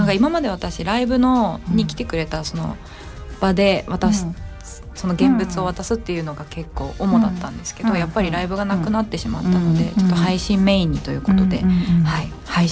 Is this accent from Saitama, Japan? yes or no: yes; Saitama, Japan; also born or lived in Chiba; もともと千葉にいたんですけど、うん、こっちに、まあ、地元埼玉なのでこっちの方に戻ってきて